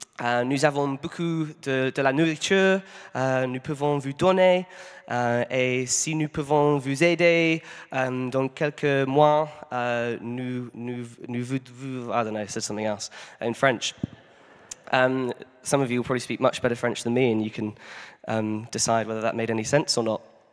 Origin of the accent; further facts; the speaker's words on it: Southampton, South East England, United Kingdom; The church I grew up at in Southampton had connections with this church in France